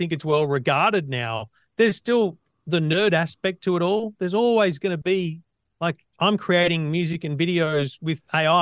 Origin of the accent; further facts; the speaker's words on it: Griffith, New South Wales, Australia; born there; also born or lived in Queensland; So I was at Griffith High School year 7 to 10. So I was born in Griffith. We went to Queensland. We went all around the place. And I, year 7 to 10 was when we came back.